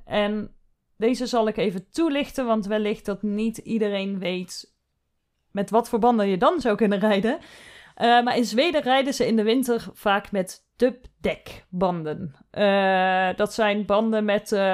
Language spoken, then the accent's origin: Dutch; Netherlands; Als Nederlander heb je niet zomaar die spijkerbanden.